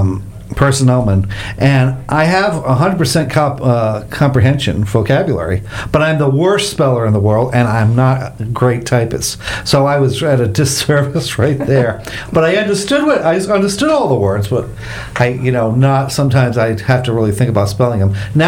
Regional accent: Rhode Island, United States; Well, I'm from Rhode Island. A lot of … in Rhode Island, so that's a big name there.

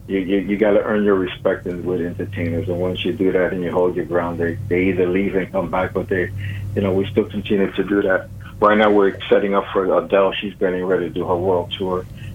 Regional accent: New York, United States; No, I'm not from born. I was born and raised in Little Italy, New York.

